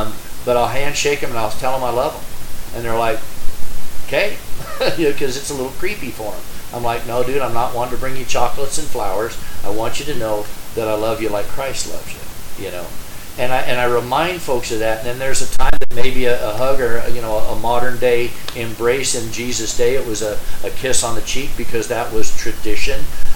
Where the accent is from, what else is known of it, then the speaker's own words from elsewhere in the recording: the South, United States; You know, I'm from the South, and you usually say, how's your dog?